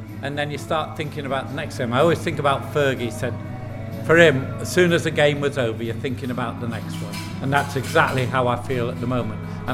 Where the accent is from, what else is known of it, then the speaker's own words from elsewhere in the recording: Manchester, North West England, United Kingdom; feel Italian, and I don't feel English. And what I say to people, and I've said it all my life, is I'm Mancunian and I'm United.